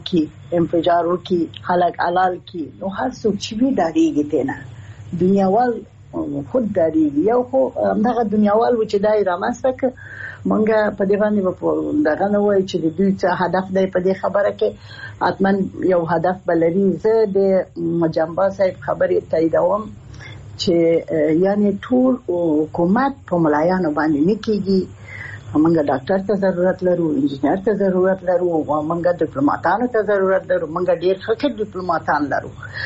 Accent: Afghanistan; چې زه د افغانستان یم افغانه یم

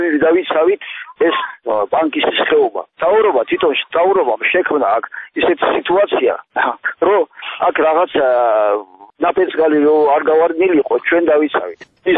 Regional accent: Kakheti, Georgia; ეს საქართველო, ჩვენ აქ დავიბადეთ, გავიზარდეთ, გვეყვარება.

